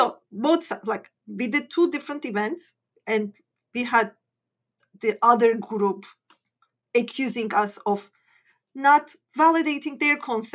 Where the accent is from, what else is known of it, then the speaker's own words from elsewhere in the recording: Turkey; English is a second language; Like, I come from Turkey.